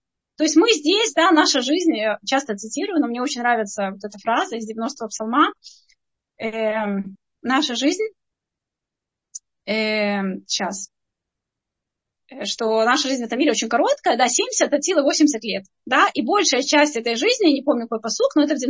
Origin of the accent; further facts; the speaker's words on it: Odesa, Odesa Oblast, Ukraine; я одесситка, выросла на море и привыкла летом каждое утро ходить на море